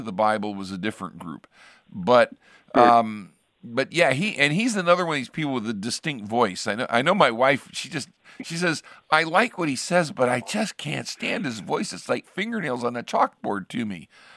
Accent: Richfield, Ohio, United States; And where I grew up in Richfield, we were Akron-oriented. We were in Summit County. Akron's the county seat.

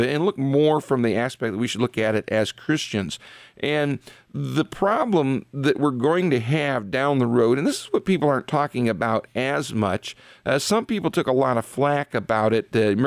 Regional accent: United States; And as a as an American, I don't like that third party getting in there between me and my health care.

